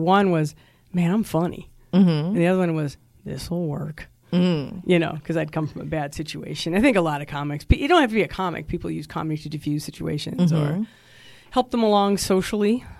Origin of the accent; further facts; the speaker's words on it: Wisconsin, United States; I'm from Wisconsin, and we're a thick people, and I had some self-deprecating humor.